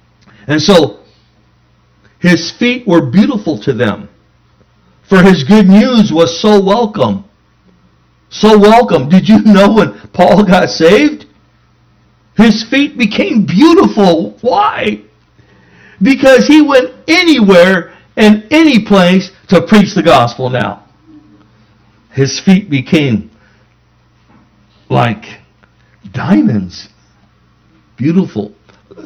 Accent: National City, California, United States; You know, I remember growing up in National City, 11 brothers and sisters.

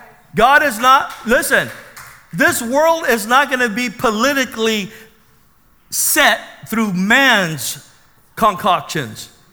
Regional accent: National City, California, United States; I grew up in National City and it was ghetto-licious there.

